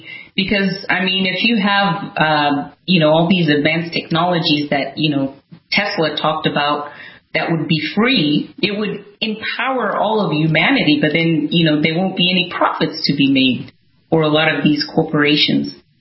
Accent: Zimbabwe; when I was growing up in Zimbabwe, you know, we would invite family over for a barbecue, and they live across town.

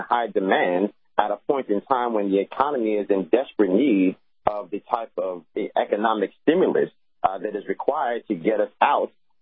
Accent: New York, United States; I'm from New York, and New York City, $35 billion in economic productivity comes out of nightlife and restaurants and bars.

